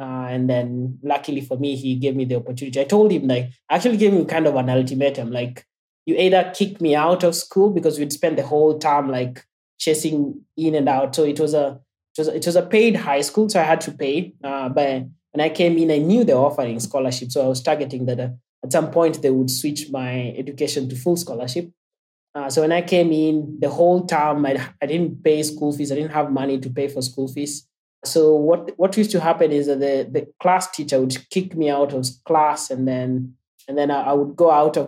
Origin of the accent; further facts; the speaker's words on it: Western Kenya, Kenya; So I'm from Kenya. I've lived there most of my life. So now I'm in almost mid-30s now. But I've grown up like two-thirds of my life has been spent in Kenya. So I've grown up in the western part of the country